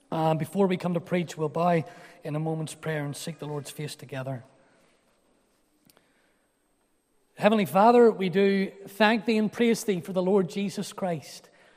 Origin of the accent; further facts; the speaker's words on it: Bangor, Northern Ireland, United Kingdom; I'm from Bangor.